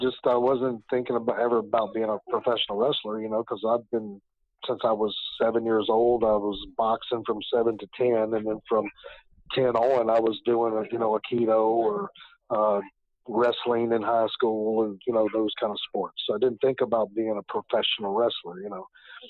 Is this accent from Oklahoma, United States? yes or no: no; Waynesboro, Virginia, United States; I was in a gym in my hometown of Waynesboro, Virginia